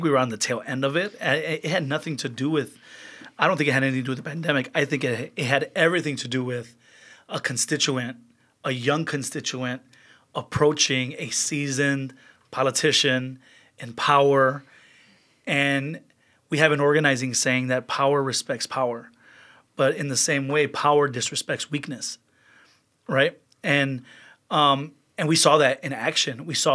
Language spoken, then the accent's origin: English; Chicago, Illinois, United States; I grew up in Belmont Cragen my whole life. Went to public school in Belmont Cragen. But the reality is, I don't live there, right?